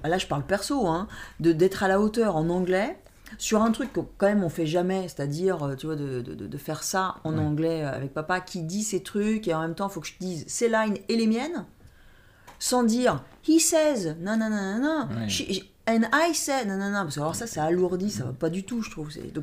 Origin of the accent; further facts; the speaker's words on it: France; ils voient qu'on est français